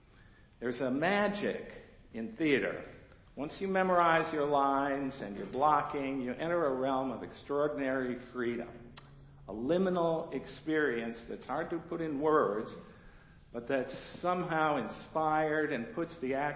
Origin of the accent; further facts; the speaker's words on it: Cleveland, Ohio, United States; also born or lived in California; I grew up in Cleveland.